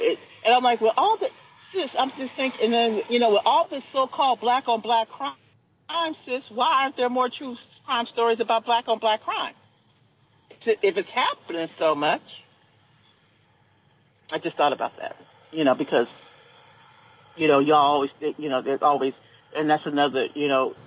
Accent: Los Angeles, California, United States; I grew up in South L.A. in the middle, during the, you know, at the height of the crack wars.

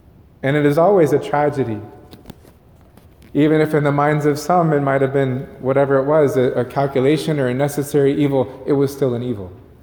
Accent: United States; I'm an American reading scriptures which were very much rooted in Jewish culture, so I miss a lot.

